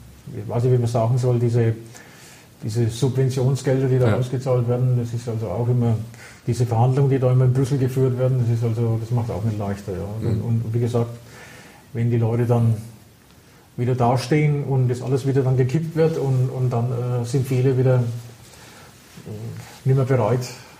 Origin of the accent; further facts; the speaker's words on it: Bavaria, Germany; vor ein paar Jahren ging es ja los, bei uns in Bayern auch